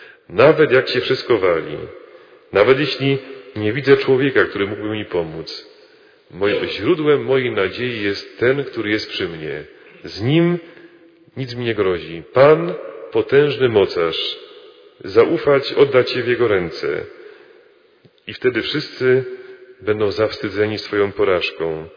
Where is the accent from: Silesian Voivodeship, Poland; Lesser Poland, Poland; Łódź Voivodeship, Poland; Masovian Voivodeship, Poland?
Silesian Voivodeship, Poland; Cieszyn; Pochodzę z Cieszyna. To jest miasto, mówią, że największe w Polsce, bo się nie zmieściło w granicach naszego kraju. Mamy część miasta w Czechach. Obecnie w Republice Czeskiej, wtedy to jeszcze była Czechosłowacja. Mamy polski Cieszyn i czeski Cieszyn.